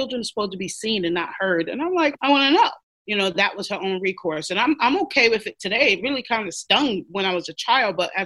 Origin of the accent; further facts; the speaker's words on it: Brooklyn, New York, United States; I grew up in Brooklyn, New York, the concrete jungle.